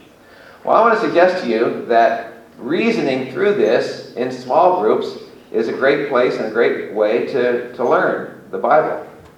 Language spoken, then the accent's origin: English; United States; I'm an American, and proud to be, but at this time, as I listen to the news, there's so many things going on in America that are really disturbing and depressing